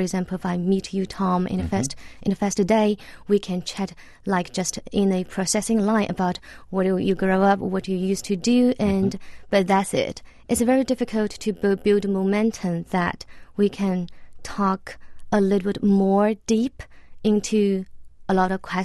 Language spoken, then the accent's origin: English; Shanghai, China; my experience living in Hong Kong and Shanghai. Maybe here I'm a little bit biased because I came from Shanghai